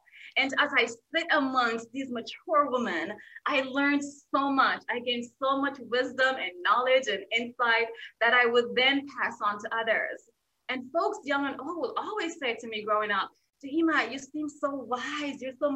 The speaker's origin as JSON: {"language": "English", "country": "Jamaica", "tie": "born or raised there", "said": "So growing up in Jamaica, I wasn't raised in a traditional household."}